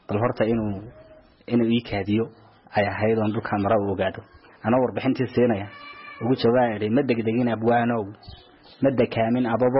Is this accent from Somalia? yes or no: no; Djibouti; waxan ka imid dalka jamhuuriyadda Djibouti